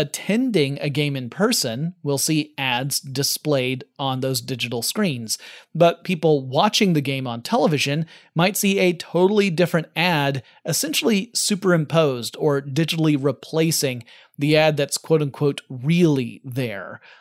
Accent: United States; but I'm American, so I tend to call it soccer.

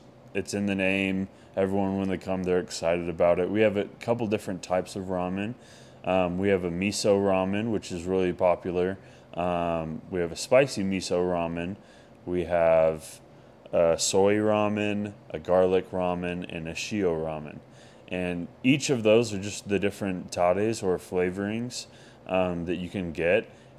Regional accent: Tennessee, United States; I actually grew up mostly in Tennessee. My family, my mom was born in Idaho, and my dad's actually Canadian. But we moved a lot because of my dad's schooling and different things, and ended up living the most in Tennessee. So I lived out east.

